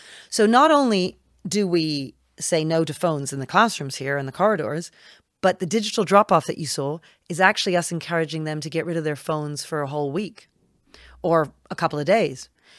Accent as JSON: {"language": "English", "country": "United Kingdom", "said": "As opposed to, well, I'm actually British and I'm human."}